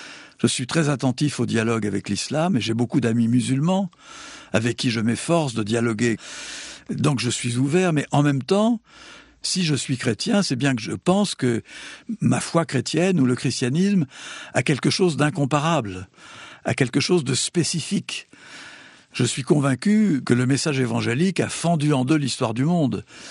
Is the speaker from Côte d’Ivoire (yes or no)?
no; Algeria; born there; J'ai été récemment à Oran, en Algérie, puisque je suis né en Algérie